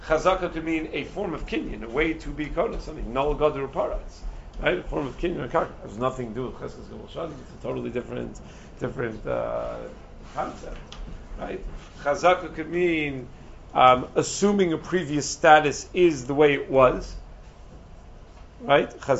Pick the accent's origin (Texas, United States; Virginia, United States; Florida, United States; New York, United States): New York, United States; You know, I grew up in the Five Towns.